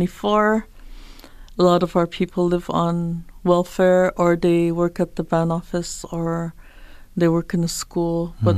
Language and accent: English; Grassy Narrows, Ontario, Canada; I'm from Grassy Narrows, Ontario. It's about 2,400 kilometers from here